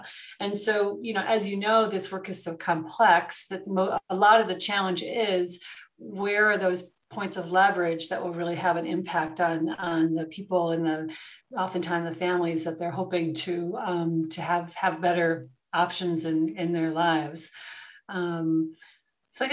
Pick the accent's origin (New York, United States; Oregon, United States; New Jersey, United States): New York, United States; And I actually came here from upstate New York. So I grew up in the Finger Lakes, which is a very different kind of a rural setting.